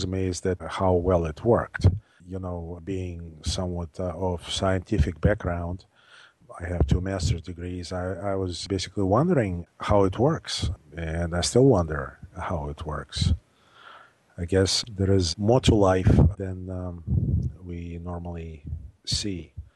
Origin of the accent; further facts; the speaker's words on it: Russia; when I was growing up in Russia